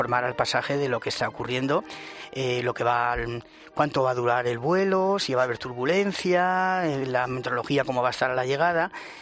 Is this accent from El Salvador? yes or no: no; Alicante, Valencian Community, Spain; como soy de Alicante, pues me ponen siempre el primero ahí a mover a la gente